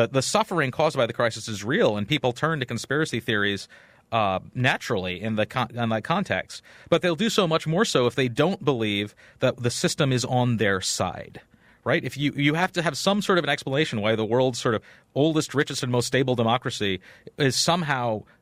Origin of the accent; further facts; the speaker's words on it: Maryland, United States; Well, I grew up in Maryland. I'm a Washington Redskins fan.